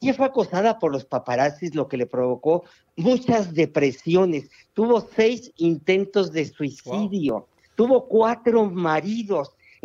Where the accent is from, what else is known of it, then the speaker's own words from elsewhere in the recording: Gutiérrez Zamora, Veracruz, Mexico; en mi pueblo, allá en Gutiérrez Zamora, Veracruz